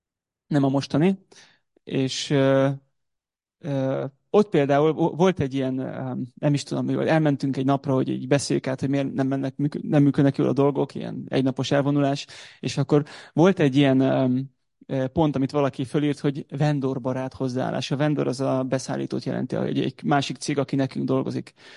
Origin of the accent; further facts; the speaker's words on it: Hungary; now in United Kingdom; Nekem az, hogy én magyar vagyok, amikor kiköltöztünk Angliába, akkor erősült föl bennem. Egyébként szerintem én hazafias nevelést kaptam iskolában, főleg vidéken jártam suliba